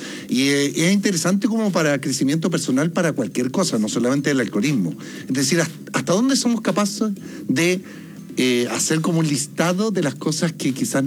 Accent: Chile

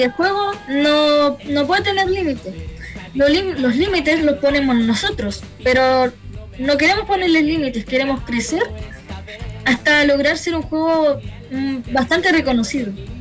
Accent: Concepción, Biobío, Chile; como no solo somos penquistas

